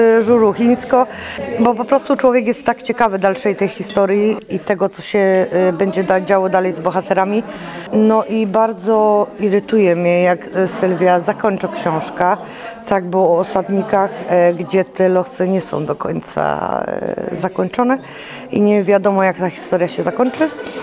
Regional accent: Silesian Voivodeship, Poland; Ja przyjechałam ze Śląska.

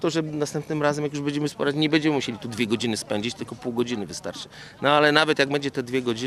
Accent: Elbląg, Warmian-Masurian Voivodeship, Poland; Jesteśmy z Elbląga i przypłynęliśmy jednostką Bawaria.

